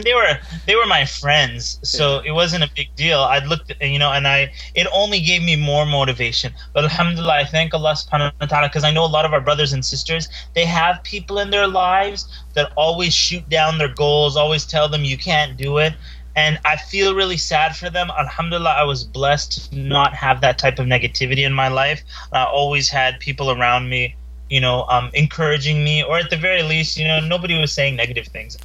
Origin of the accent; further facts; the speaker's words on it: Canada; growing up in Canada, I was in this little city that didn't have too many Muslims, didn't have too many minorities, and I really stood out in that city.